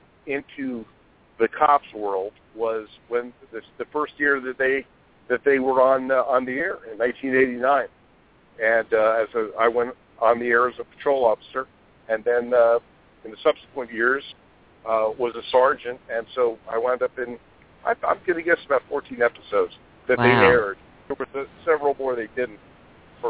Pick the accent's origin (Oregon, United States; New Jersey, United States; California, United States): New Jersey, United States; where Princeton University is, and there's a lot of, it's a small community with my hometown.